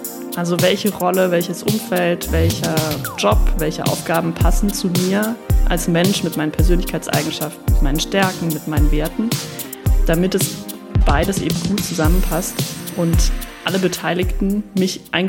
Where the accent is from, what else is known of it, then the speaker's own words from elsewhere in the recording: Saarland, Germany; also born or lived in Stuttgart; Ich komme ganz ursprünglich aus dem Saarland und habe ganz lange in Stuttgart gelebt.